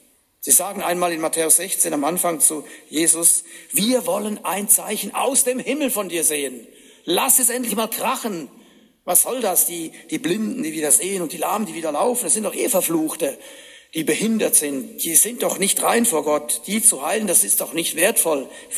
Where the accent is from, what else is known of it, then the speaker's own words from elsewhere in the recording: Switzerland; Ich als Schweizer fand das natürlich schön